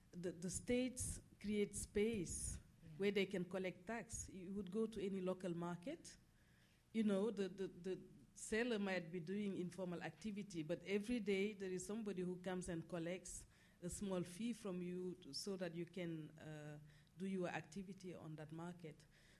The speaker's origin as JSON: {"language": "English", "country": "Senegal", "said": "I'm from Senegal."}